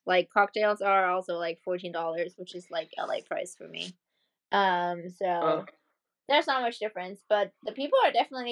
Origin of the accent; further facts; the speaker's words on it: Stuttgart, Baden-Württemberg, Germany; English is a second language; I'm from Stuttgart.